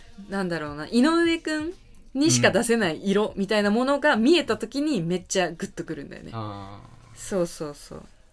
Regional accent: Kochi, Japan; あの私は高知県出身なんでよさこい祭りっていうのがあって

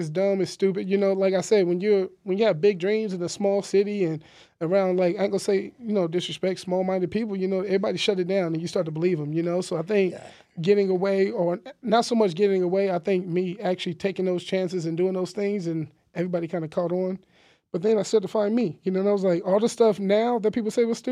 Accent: Victorville, California, United States; I came from California, Victorville, you know, small city. I mean, it's getting bigger now, but, you know, like, very poor city in a sense, you know.

